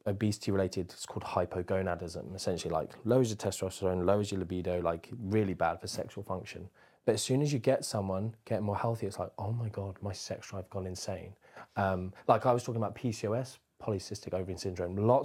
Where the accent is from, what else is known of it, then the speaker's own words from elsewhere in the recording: United Kingdom; it's just all comes from the shame, stigma thing that we have as British people